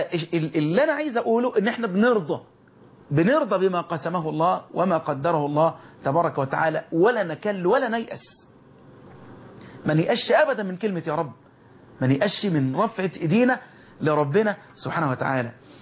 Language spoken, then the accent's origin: Arabic; Egypt; اللهم احفظ بلدنا مصر